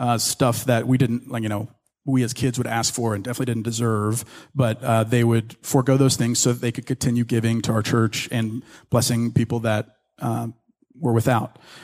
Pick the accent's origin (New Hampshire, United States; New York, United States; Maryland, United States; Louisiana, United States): Louisiana, United States; Ruston; So I grew up in North Louisiana in this town called Ruston, and had two great parents.